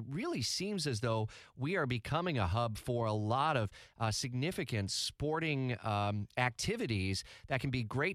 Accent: Detroit, Michigan, United States; and I grew up in the Metro Detroit area, so I always grew up with the Stanley Cup and the octopus thrown on the ice.

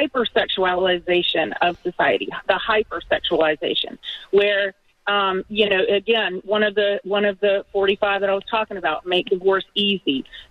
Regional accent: Atlanta, Georgia, United States; I'm from Atlanta.

